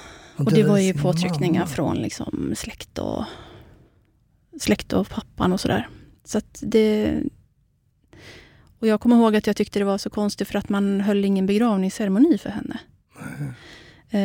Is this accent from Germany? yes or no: no; Kurdistan Region, Iraq; now in Sweden; Jag är ju själv kurd, så att jag kommer ju från den irakiska delen.